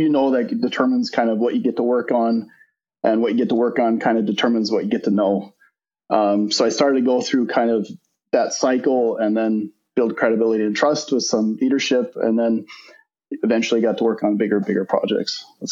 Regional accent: Minnesota, United States; Personally, I grew up in Minnesota. You mentioned the Midwest. That's obviously a big part of my character. Sometimes it comes out in my accent a little bit as well. I grew up in northern Minnesota. I grew up on a farm.

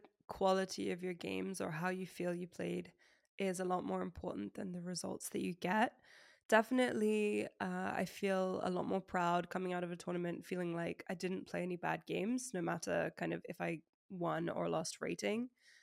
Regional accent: Jersey; But I'm from Jersey in the Channel Islands and we didn't have any chess tournaments.

